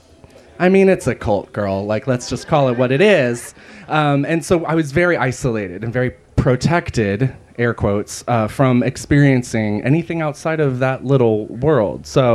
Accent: Asheville, North Carolina, United States; I grew up in the United States, in the Bible Belt, Western North Carolina. It's actually a pretty cool town, Asheville, North Carolina.

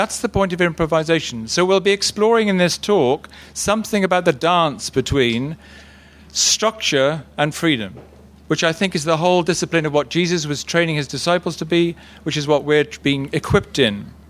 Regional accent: South East England, United Kingdom; I'm from South Bucks

